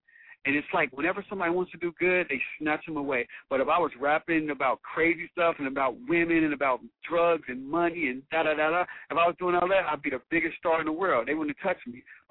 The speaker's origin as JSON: {"language": "English", "town": "Cincinnati", "region": "Ohio", "country": "United States", "tie": "born or raised there", "lives_now": "Los Angeles, United States", "said": "I'm from Cincinnati, Ohio, and I will always say that. And that man that grew up in Cincinnati, Ohio, would never be changed by what's out here, you know?"}